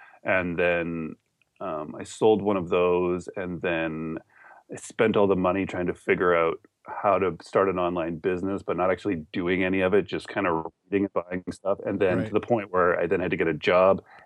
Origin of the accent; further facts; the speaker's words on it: Canada; So I'm a Canadian.